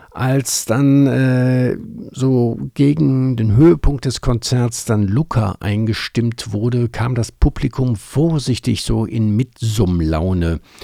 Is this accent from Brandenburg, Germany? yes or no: no; North Rhine-Westphalia, Germany; born there; now in Freiburg, Germany; So sehe ich das auf jeden Fall als gebürtiger Rheinländer, der seit über 20 Jahren hier lebt in Freiburg.